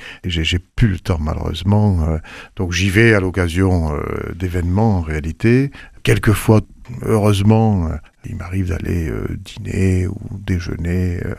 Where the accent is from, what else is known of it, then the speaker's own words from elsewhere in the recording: Toulouse, Occitanie, France; quand on est Toulousain d'origine, ce qui est mon cas, on a forcément des souvenirs d'enfance qui sont liés à la Garonne